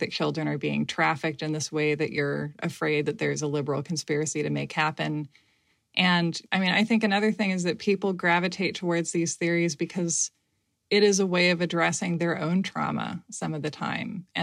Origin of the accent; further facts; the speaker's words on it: United States; But I have only experienced being an American.